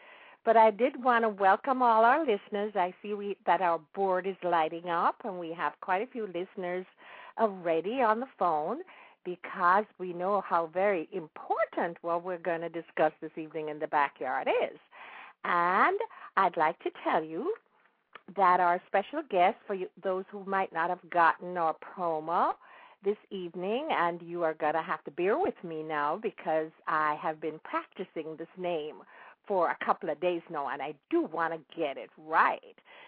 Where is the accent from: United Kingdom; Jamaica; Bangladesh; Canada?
Jamaica; now in United States; and I grew up in Jamaica during the 40s and 50s